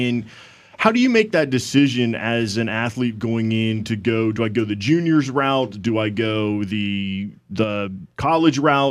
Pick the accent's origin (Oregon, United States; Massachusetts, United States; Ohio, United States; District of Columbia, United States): Ohio, United States; Columbus; And like I said, I'm a born and raised in Columbus, diehard Ohio State fan, but I don't have that disdain for Michigan.